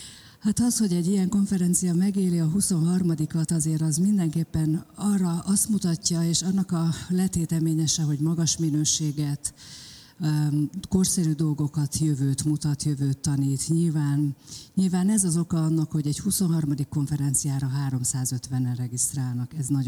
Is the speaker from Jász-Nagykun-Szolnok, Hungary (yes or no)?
no; Pécs, Baranya, Hungary; Pécsiként mégis hadd hívjam föl az Önök figyelmét egy-két olyan dologra